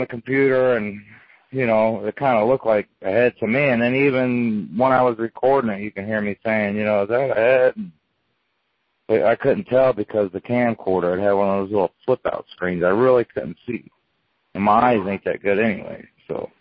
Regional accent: California, United States; now in Pennsylvania, United States; You know, people in Pennsylvania, especially in this area, the Dutch, they're not like me. I grew up in California where people, go ahead, go back there.

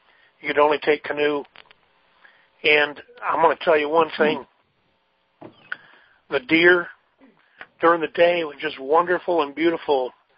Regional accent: Minnesota, United States; I'm originally from Minnesota

